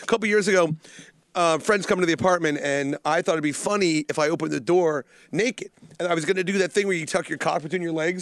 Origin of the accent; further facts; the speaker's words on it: Baltimore, Maryland, United States; I'm from Baltimore.